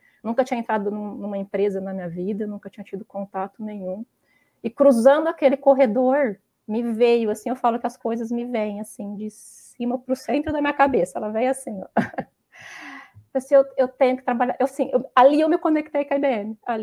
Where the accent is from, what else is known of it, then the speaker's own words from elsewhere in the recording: Ribeirão Preto, São Paulo, Brazil; also born or lived in Campinas; Eu sou nascida em Ribeirão, né? Mas tem uma cidade perto chamada Cravinhos, é uma cidade de 30 mil habitantes, bem pequenininha, tá? Eu estudei basicamente em Ribeirão até o colegial, né? E aí fui fazer faculdade em Campinas